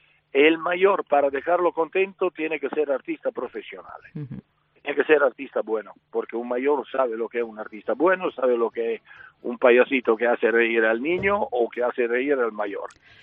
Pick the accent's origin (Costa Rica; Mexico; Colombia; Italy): Italy; accent: Italian; Spanish is a second language; also born or lived in Spain; soy español, pero me he criado en Italia de pequeño, entonces ha quedado el acento italiano.